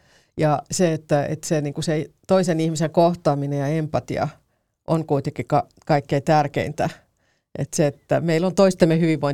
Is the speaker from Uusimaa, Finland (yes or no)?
yes; Karkkila, Uusimaa, Finland; Mä oon Karkkilasta kotoisin